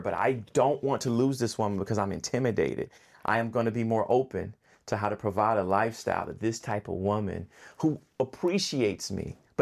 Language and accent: English; Decatur, United States; also born or lived in Los Angeles; you know, I'm from Decatur, but I spent a lot of time in LA.